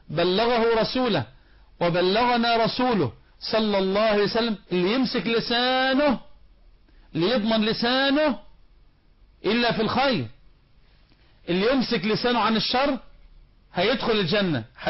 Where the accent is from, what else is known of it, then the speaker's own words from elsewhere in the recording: Egypt; اللهم لا تحزن قلوبنا في بلدنا مصر.